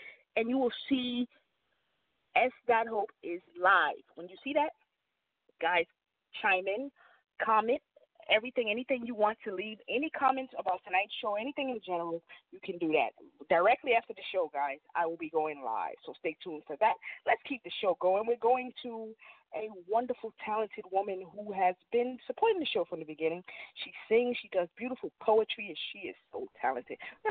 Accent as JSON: {"language": "English", "town": "Brooklyn", "region": "New York", "country": "United States", "said": "I had to say that because I'm from Brooklyn."}